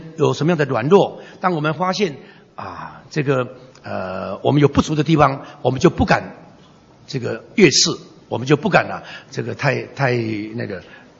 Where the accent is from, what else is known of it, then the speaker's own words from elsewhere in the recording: China; 自传就是我们中国人自己传，境外人士你不能到我们这里来做传教士啊